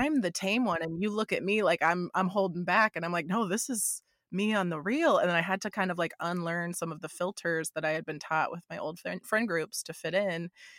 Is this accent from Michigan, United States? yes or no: no; Florida, United States; moved away; I moved from Florida, where I was always the weirdest one, the most outgoing, kind of strange one that everybody made fun of.